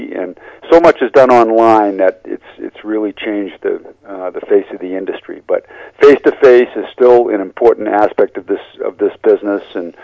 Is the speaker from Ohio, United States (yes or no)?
no; Gloucester, Massachusetts, United States; I grew up here in Gloucester, Mass. Of course, I'm not a native. I've only been here since I was two, and real Gloucester natives know who's a native and who's not, but grew up here, had a very happy childhood.